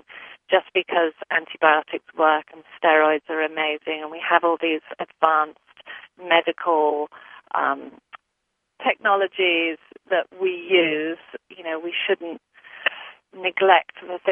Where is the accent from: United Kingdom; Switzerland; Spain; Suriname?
United Kingdom; England; now in United States; I grew up in England, where going to the doctor wasn't the same procedure as here, but I know from living in the States for 20 years